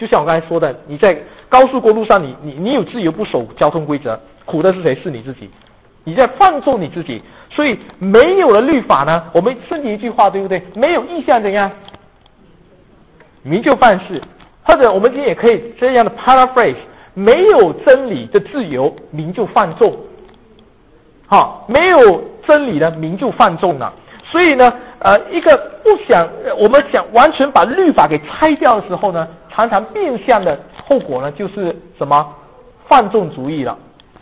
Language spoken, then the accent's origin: Chinese; Malaysia; 我从马来西亚来，我特别喜欢吃一种果子